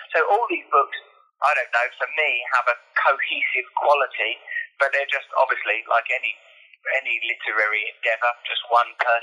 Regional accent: East of England, United Kingdom; And I suppose I'm from Essex, so they probably speak better English than me as well.

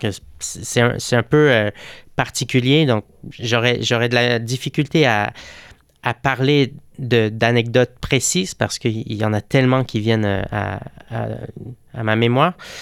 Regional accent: Quebec, Canada; J'ai habité là-bas 15 ans, je parle très, très bien espagnol. Et puis, je suis beaucoup plus macho que lorsque je suis chez moi au Québec.

